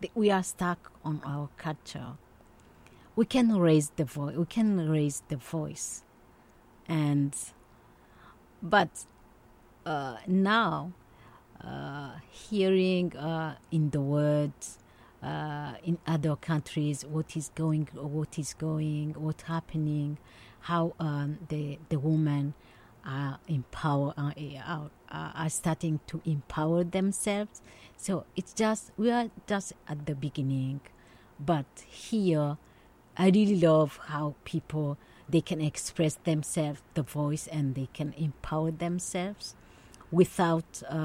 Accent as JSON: {"language": "English", "country": "Burundi", "first_language": "Kirundi", "second_language": "English", "said": "So, I did speak my mother language, Kirundi."}